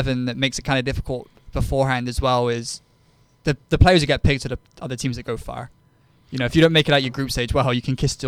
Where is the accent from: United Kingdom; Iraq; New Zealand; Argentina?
United Kingdom; England; And as an English boy, it pains me a little to make that prediction.